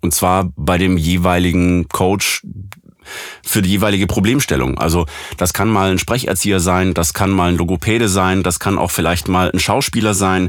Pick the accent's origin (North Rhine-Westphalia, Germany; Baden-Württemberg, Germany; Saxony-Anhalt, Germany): Baden-Württemberg, Germany; accent: Swabian; Ich komme aus dem Schwabeländle. Und das dauert schon eine Weile, bis man das los hat.